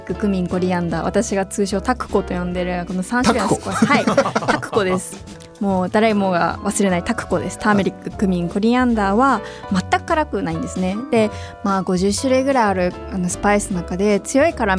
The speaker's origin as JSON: {"language": "Japanese", "town": "Sendai", "region": "Miyagi", "country": "Japan", "tie": "born or raised there", "lives_now": "Tokyo, Japan", "said": "私は仙台であの育って姉も仙台育って、はい、で上京して、"}